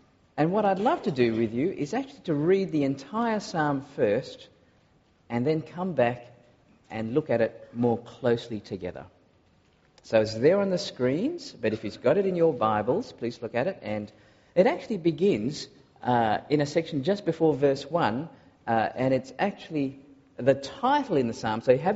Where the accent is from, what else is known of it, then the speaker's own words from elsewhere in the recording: Singapore; also born or lived in Malaysia; now in Australia; I was born in Malaysia and I grew up in Singapore before doing some more growing up in Australia, and so my accent is very different depending on who I speak to.